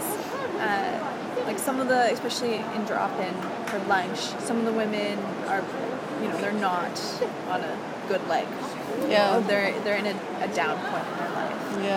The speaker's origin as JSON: {"language": "English", "town": "San Diego", "region": "California", "country": "United States", "said": "I mean, I'm from San Diego, and I'm not Latin in any way. Like, I have no Latin heritage"}